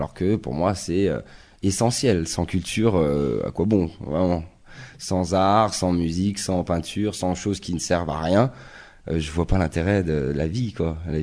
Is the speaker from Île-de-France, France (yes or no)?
yes; Paris, Île-de-France, France; j'ai grandi à Paris et quand je suis parti vivre autre part de Paris, ça m'a permis d'avoir un regard sur Paris, après sur la France.